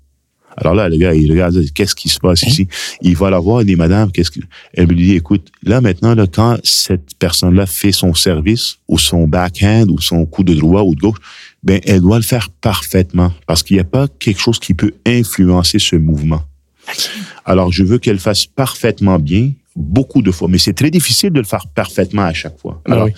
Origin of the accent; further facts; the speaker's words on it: Lebanon; moved away; Je suis immigrant du Liban, j'ai immigré, j'ai étudié, je suis sorti de l'école.